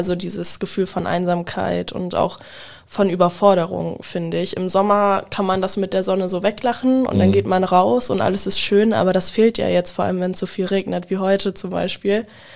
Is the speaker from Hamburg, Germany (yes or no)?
no; Wildeshausen, Lower Saxony, Germany; now in Bremen, Germany; Ich komme aus Wildeshausen ursprünglich, wohne aber mittlerweile in Bremen